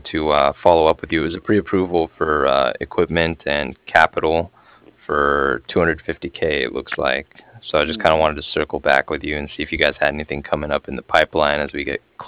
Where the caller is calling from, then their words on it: Cardiff, Wales, United Kingdom; I was calling from Cardiff